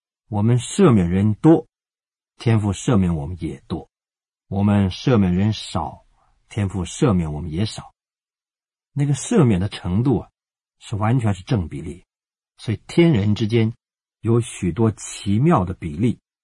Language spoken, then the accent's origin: Chinese; China; 我们中国人常常讲患得患失